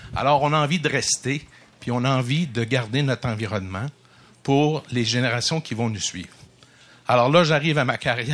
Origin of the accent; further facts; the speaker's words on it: Saint-Hyacinthe, Quebec, Canada; now in Val-d'Or, Canada; Mascoutin d'origine.